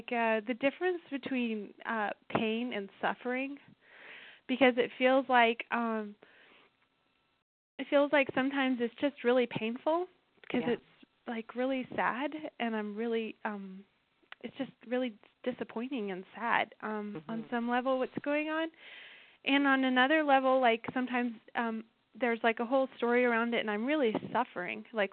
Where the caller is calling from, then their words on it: California, United States; I'm calling from California.